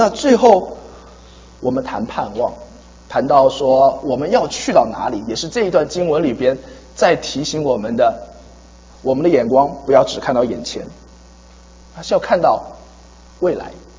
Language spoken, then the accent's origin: Chinese; China; 我们中国人会很喜欢这个字，对吗？